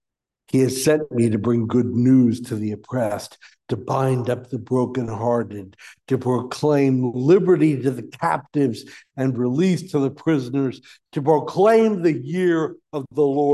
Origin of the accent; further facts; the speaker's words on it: West Virginia, United States; also born or lived in Pittsburgh; Growing up in West Virginia, we had y'all, which is the second person plural. Moving to Pittsburgh, I discovered yins, which is the second person plural.